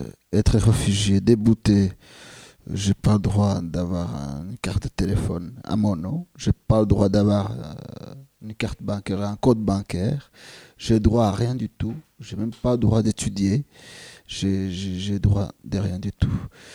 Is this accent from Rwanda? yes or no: yes; Rwanda; moved away as an adult; now in Switzerland; quand j'ai quitté le Rwanda, je suis passé par la voie ordinaire, c'est-à-dire par l'aéroport international de Kigali au Rwanda, et que je ne me suis pas caché pour venir demander l'asile